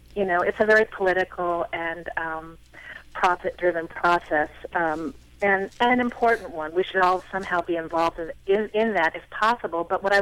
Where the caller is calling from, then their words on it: Portland, Oregon, United States; Hi, Lisa. I am calling from St. John's.